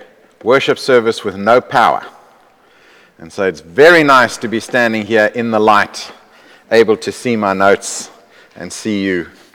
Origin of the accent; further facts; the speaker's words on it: South Africa; I was born in South Africa in 1963, and therefore grew up during the years of the apartheid regime. As a white male, I was at the forefront of advantage and privilege.